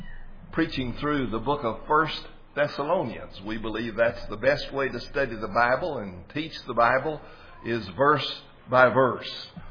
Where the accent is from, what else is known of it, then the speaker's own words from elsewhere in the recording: Texas, United States; Well, most of you know by now that I grew up out in West Texas, about 200 miles west of here, and that was before there was television.